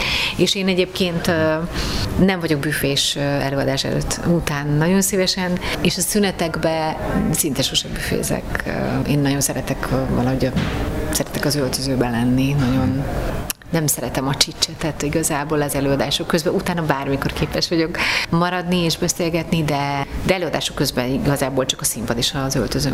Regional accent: Budapest, Hungary; born there; Egyfelől az ellen is lázadtam, hogy engem ne az alapján ítéljenek meg, hogy én ott oda születtem, mert mindaz, amit ők gondolnak a rózsadombról, ez nem úgy

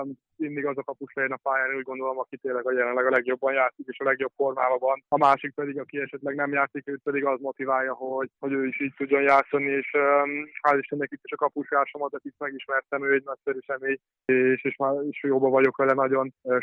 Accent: Veszprém, Veszprém County, Hungary; főleg nekem veszprémiként, úgyhogy Veszprémben is voltam az akadémián

